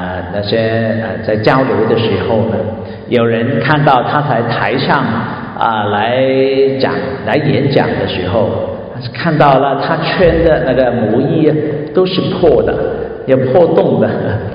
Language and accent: Chinese; China; 这个就是在我们中国人，这是很难理解的哈